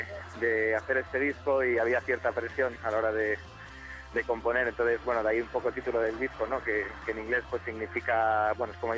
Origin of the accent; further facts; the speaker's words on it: Galicia, Spain; salvo Raúl, que es de Barcelona, el resto somos gallegos